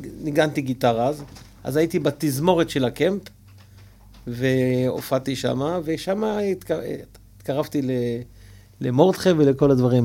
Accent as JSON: {"language": "Hebrew", "town": "Givatayim", "region": "Tel Aviv District", "country": "Israel", "tie": "born or raised there", "said": "אני נולדתי בגבעתיים."}